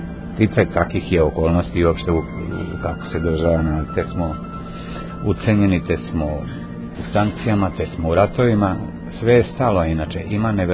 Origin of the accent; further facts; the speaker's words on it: Sremska Mitrovica, Vojvodina, Serbia; now in Morović, Serbia; Ja u Morović, a inače sam iz Mitrovice. Odrastao sam u Mitrovice.